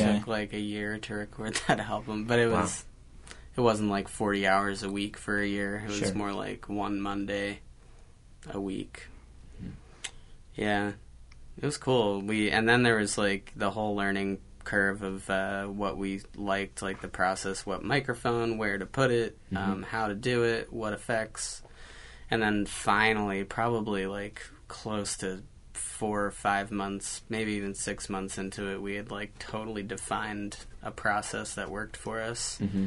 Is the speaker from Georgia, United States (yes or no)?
no; New Jersey, United States; I graduated college, and I'm from New Jersey, and I just didn't want to go back there.